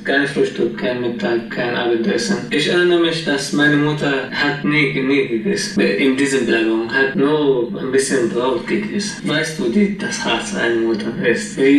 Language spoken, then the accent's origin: German; Douma, Rif Dimashq, Syria; German is a second language; Das war 17. März 2011 und die erste Demonstration bei uns in Duma war 25. März.